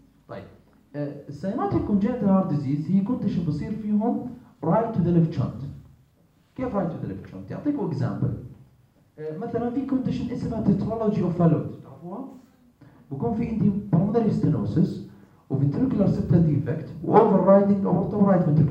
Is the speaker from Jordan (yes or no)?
yes; Jordan; في كونسبت عندنا بالأردن